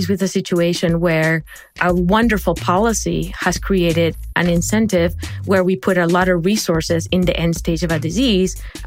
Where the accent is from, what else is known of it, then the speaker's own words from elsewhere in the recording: Barranquilla, Atlántico, Colombia; And so I grew up in Barranquilla, Colombia.